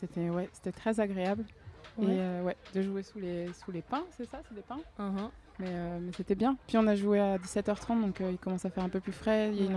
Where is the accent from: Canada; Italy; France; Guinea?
France; Je suis une petite française qui a grandi en écoutant du gros R&B américain.